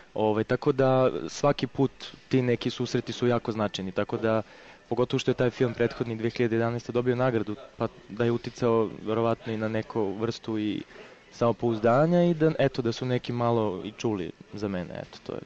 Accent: Gornji Milanovac, Šumadija and Western Serbia, Serbia; born there; I snimao sam film u gradu gde sam rođen, u Gornjem Milanovcu

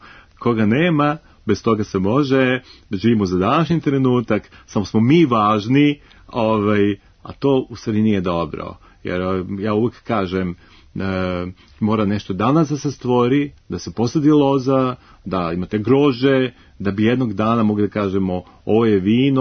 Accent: Belgrade, Serbia; Jer meni je falio kao Beograđaninu.

